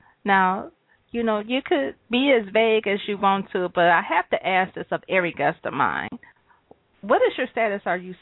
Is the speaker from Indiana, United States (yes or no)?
no; Detroit, Michigan, United States; No, I'm actually from Detroit